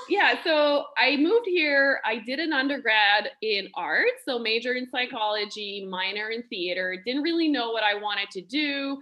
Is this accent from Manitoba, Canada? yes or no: no; Hearst, Ontario, Canada; I grew up in Hearst. It's a small town in Northern Ontario, and it's called a moose capital.